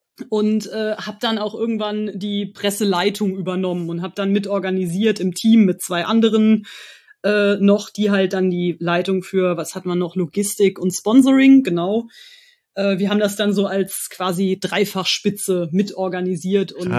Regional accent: North Rhine-Westphalia, Germany; also born or lived in Cologne; Ich bin geboren in Köln, aufgewachsen in einem winzigen Kölner, ja, das ist eigentlich kaum noch Köln, also Raum, Umland Köln, so ein kleines Kaff in der Nähe von Kerpen.

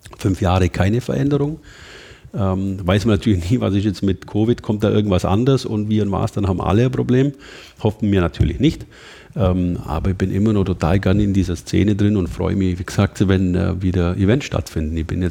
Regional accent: Bavaria, Germany; accent: Allgäu dialect

